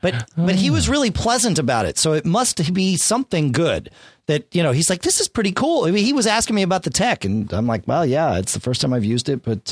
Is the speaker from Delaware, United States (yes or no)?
no; Fairfield, Connecticut, United States; Here in Durham, New Hampshire … from Fairfield, Connecticut.